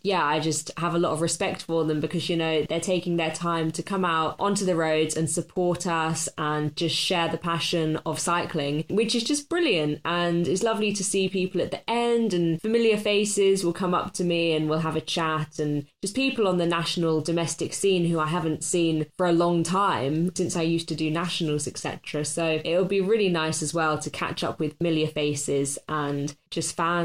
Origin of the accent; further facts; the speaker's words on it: United Kingdom; because I'm British.